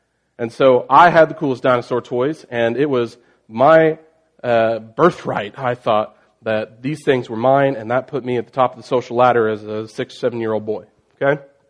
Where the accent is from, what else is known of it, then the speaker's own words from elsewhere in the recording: Mountain Grove, Missouri, United States; It was really the only thing that mattered in my hometown. And so every little kid grows up wanting to be a Mountain Grove Panther, Panther football, star football player.